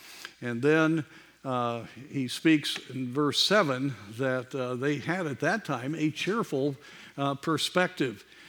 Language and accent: English; Colorado, United States; I grew up in the Rocky Mountains, and many times my dad would point out to me the Continental Divide